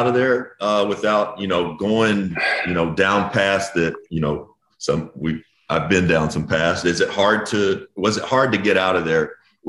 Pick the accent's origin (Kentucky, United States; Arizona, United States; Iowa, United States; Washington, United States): Kentucky, United States; Owensboro; So Josh and I are both from Kentucky. I'm from Owensboro. He's from Lexington. I'm in Lexington now